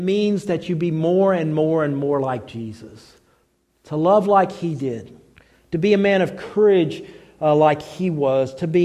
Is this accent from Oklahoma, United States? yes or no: yes; Oklahoma, United States; he always made fun of me because I'm from Oklahoma, and I don't like thunderstorms.